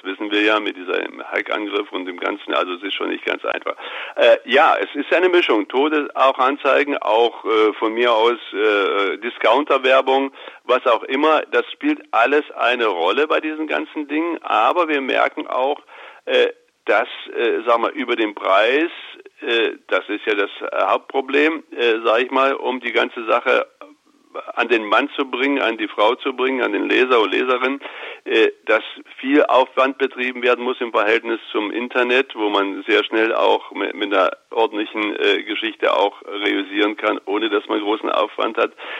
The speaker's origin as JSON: {"language": "German", "town": "Gotha", "region": "Thuringia", "country": "Germany", "tie": "born or raised there", "said": "Ich bin ja selbst in Gotha groß geworden."}